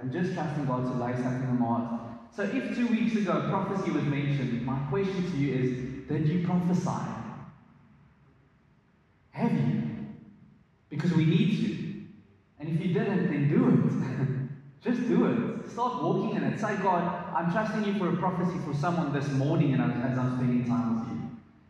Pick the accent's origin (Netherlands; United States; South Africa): South Africa; Boksburg, Gauteng; The Boksburg was still very deep in me. I came from Boksburg. I was out of Boksburg, but the Boksburg wasn't out of me, unfortunately.